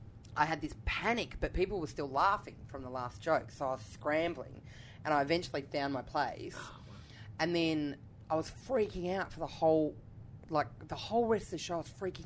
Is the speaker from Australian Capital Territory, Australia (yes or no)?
yes; Canberra, Australian Capital Territory, Australia; I'm from Canberra, so I took it to Canberra because I was like, at a minimum, Mum will come, you know?